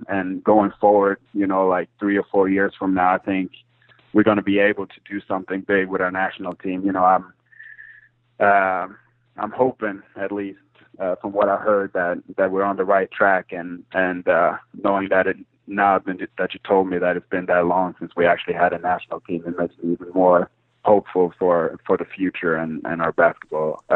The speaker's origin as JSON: {"language": "English", "country": "Norway", "tie": "born or raised there", "said": "for our culture in Norway and, you know, growing up in Norway, not being a big basketball country"}